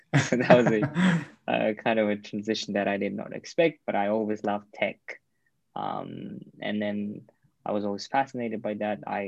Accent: Kazakhstan; English is a second language; now in United Kingdom; I'm originally from Kazakhstan. I've lived most of my life in UK. I've studied there, I worked there. I've started a bunch of startups there.

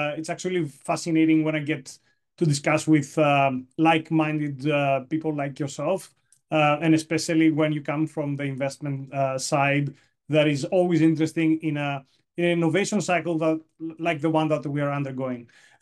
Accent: Greece; English is a second language; moved away as an adult; I was born and raised in Greece. I actually studied there.

